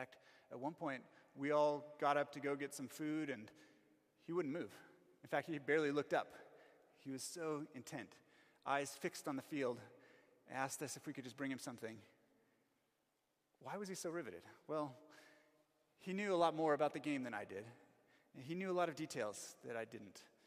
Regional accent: United States; now in Johannesburg, South Africa; I went with some South African friends, and to me, as an American and not knowing anything about cricket, it didn't make a lot of sense.

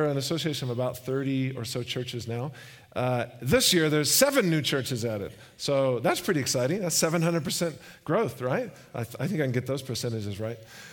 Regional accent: Texas, United States; now in Zambia; It's amazing to go back to Zambia and hear songs I grew up with in Texas, you know.

